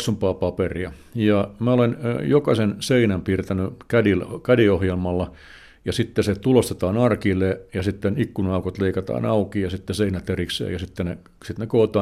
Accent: Helsinki, Uusimaa, Finland; mä oon tosiaan syntyperäinen herttoniemeläinen ja lapsuuden kotini oli entisessä Herttoniemen ylisotamassa.

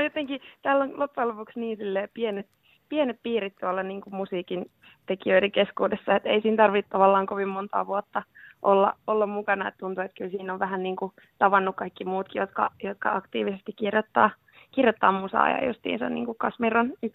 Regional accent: Helsinki, Uusimaa, Finland; Mä oon ihan Helsingistä kotoisin. Mä oon Koskelassa kasvanut.

